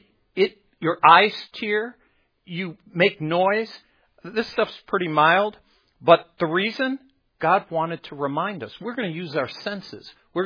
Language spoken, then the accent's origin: English; Cleveland, Ohio, United States; I grew up in Cleveland.